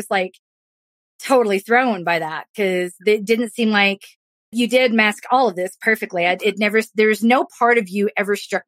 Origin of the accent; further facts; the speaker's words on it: the South, United States; accent: Southern; something I've never been able to do with my Southern accent. Yeah, I'm Southern, you know